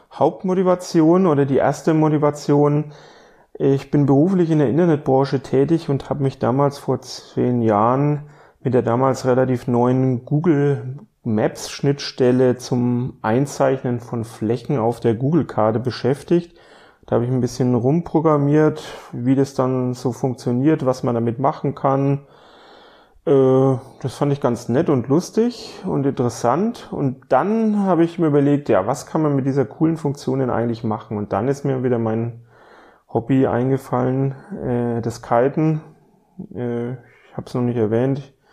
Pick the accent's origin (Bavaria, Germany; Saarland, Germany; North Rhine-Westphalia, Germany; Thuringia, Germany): Bavaria, Germany; accent: Franconian; now in Bremen, Germany; ich komme ursprünglich aus Franken. Man wird es sicherlich auch noch hören. 2,5 Jahre bin ich jetzt in Bremen. In der kurzen Zeit kriege ich meinen Dialekt nicht weg.